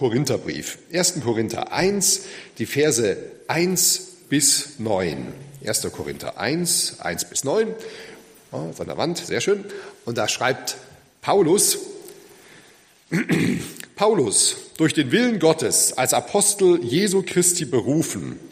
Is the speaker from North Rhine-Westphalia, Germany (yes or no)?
yes; Borken, North Rhine-Westphalia, Germany; ich bin aus Borken, aus der evangelisch-freikirchlichen Gemeinde dort.